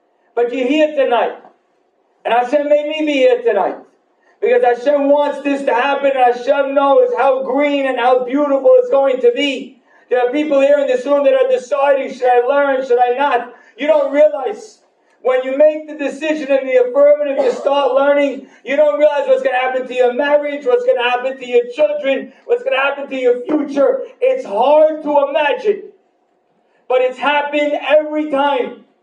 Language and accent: English; Deal, New Jersey, United States; When I was a little boy, I grew up in Deal all year round, and I went to school in Lakewood.